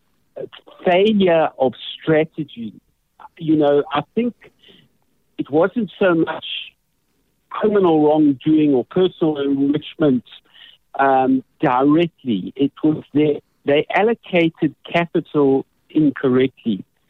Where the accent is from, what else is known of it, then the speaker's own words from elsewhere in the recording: KwaZulu-Natal, South Africa; I come from Natal